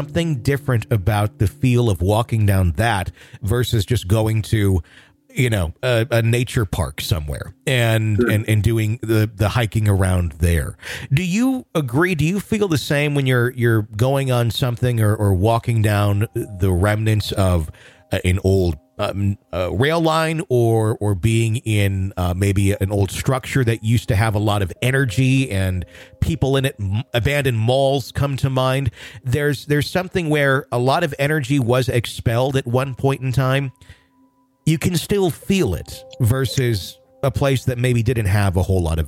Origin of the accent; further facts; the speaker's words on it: Fond du Lac, Wisconsin, United States; I grew up in Fond du Lac, Wisconsin.